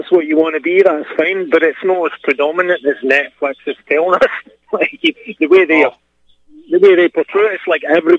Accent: Scotland, United Kingdom; I'm from the southwest of Scotland, Dumfriesshire.

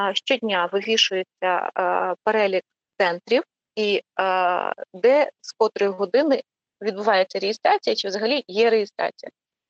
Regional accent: Khmelnytskyi Oblast, Ukraine; я сама з Хмельницької області

